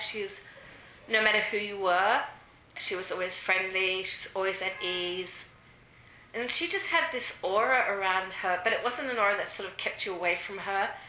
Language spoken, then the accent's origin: English; India; A lot of people say Italian. I'm Indian.